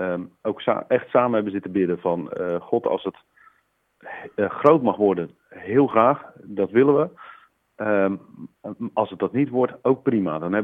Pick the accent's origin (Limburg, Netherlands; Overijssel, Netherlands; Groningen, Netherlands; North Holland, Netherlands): Groningen, Netherlands; Hefshuizen; born there; Maar hij is ooit begonnen in Hefshuizen, waar ik ben geboren.